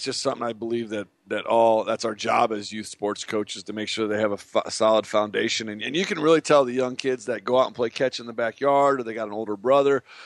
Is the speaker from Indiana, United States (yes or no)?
yes; Indiana, United States; I can't even claim that I'm from Indiana with this nasty shot with my kid.